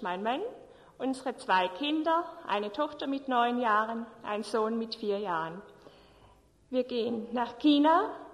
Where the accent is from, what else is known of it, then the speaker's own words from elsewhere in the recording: Baden-Württemberg, Germany; now in Wein, Germany; ich bin aufgewachsen auf der Schwäbischen Alb. Jetzt wohnen wir in Wein, das liegt im Landkreis Biberach.